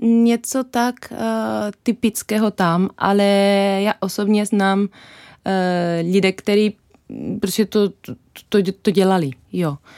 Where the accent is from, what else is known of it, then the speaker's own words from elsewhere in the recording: Buenos Aires, Argentina; Czech is a second language; now in Czech Republic; já pocházím z Buenos Aires, což je obrovské město. My máme oficiálně tam 3,5 milionu, ale pokud počítáme taky ty předměstí, takže je to 12 milionů.